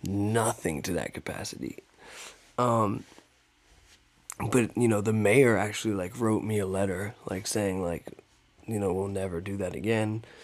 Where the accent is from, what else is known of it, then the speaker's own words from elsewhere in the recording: Pittsburgh, Pennsylvania, United States; well, growing up in Pittsburgh, there wasn't a lot of venues, right?